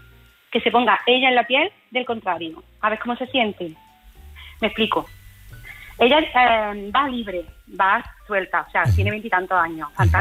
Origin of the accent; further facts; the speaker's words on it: Córdoba, Andalusia, Spain; now in Vigo, Spain; La cordobesa en Vigo.